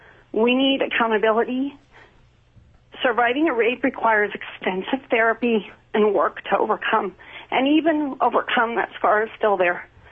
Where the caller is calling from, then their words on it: Kodiak, Alaska, United States; I'm calling from Kodiak.